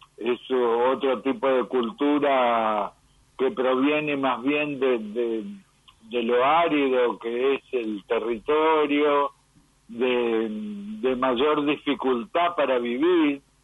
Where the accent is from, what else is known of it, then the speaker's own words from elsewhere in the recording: Northeast Argentina, Argentina; no es lo mismo la cultura en donde yo nací y crecí, que tiene que ver más con Corrientes, con el Chaco, con Misiones. Es una cultura con mucha influencia guaranítica.